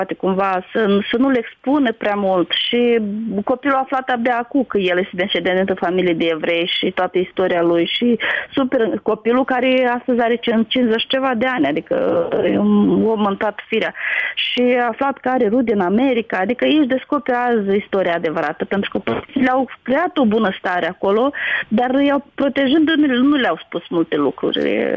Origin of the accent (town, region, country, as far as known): Glodeni, Glodeni District, Moldova